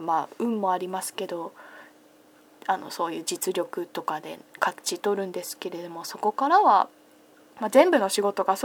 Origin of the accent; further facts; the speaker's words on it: Hiroshima, Japan; also born or lived in Okayama; みんな親戚関係は全員岡山人 で私もまあ岡山人といえば岡山人なんですけれども、岡山にはこう赤ん坊の時にしか住んでなくって、まあ、主に広島で育ったという感じなので